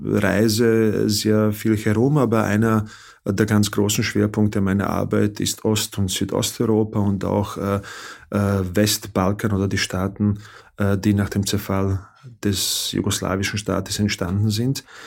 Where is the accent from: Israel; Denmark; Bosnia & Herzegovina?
Bosnia & Herzegovina; now in Austria; ich stamme aus Bosnien und Herzegowina, bin während des Krieges in den 90er Jahren aus Bosnien nach Österreich geflüchtet, war zeitlang auch in Treskirchen